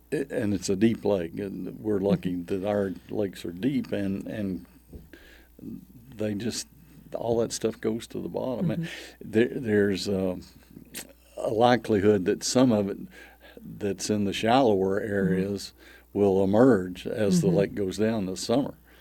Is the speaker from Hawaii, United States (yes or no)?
no; Batesville, Arkansas, United States; Batesville.